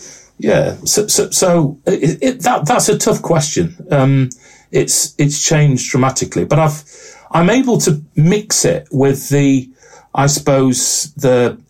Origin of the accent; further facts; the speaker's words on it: England, United Kingdom; I'm an Englishman in Scotland.